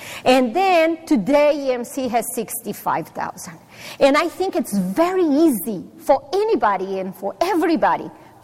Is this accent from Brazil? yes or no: yes; Brazil; first language Portuguese; English is a second language; I am originally from Brazil. My mother tongue is Portuguese.